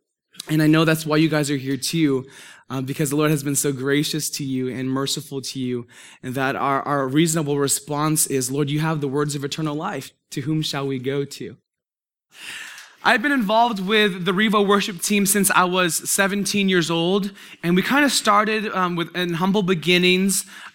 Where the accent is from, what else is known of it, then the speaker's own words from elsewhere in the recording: Murrieta, California, United States; We're from Murrieta, so we live in a big bowl, and so mountains are everywhere.